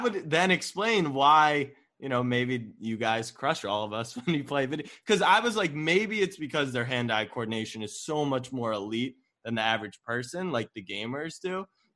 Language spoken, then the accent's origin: English; Baltimore, Maryland, United States; So I'm a Ravens fan. I mean, I grew up in Baltimore, and we just call him Hollywood Brown.